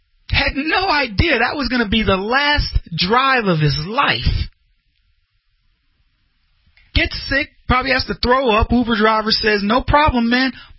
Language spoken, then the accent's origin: English; United States; because I grew up in America, born and raised right here